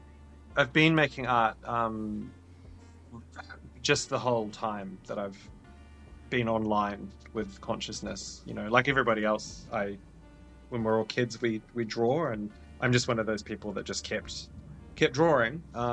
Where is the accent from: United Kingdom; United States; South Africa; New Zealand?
New Zealand; now in Australia; I live in Australia now with my wife and son and too many cats. I come from New Zealand.